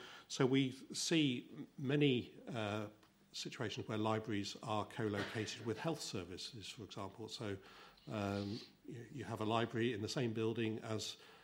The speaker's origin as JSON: {"language": "English", "town": "Nottingham", "region": "East Midlands", "country": "United Kingdom", "said": "I come from Nottingham"}